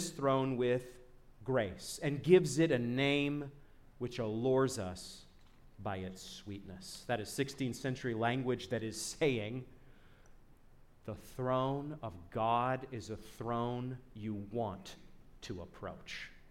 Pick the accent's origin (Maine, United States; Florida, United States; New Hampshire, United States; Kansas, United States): Maine, United States; I'm from Maine.